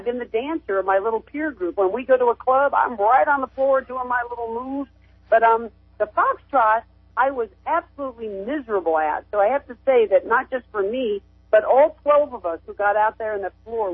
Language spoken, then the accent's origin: English; Florida, United States; I had a lot of Cuban friends. I was growing up in Florida